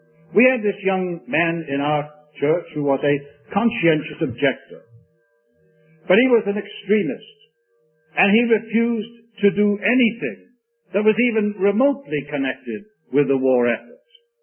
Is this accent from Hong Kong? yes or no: no; Wales, United Kingdom; When I was a young boy, I was growing up in South Wales in Britain. It was during the Second World War.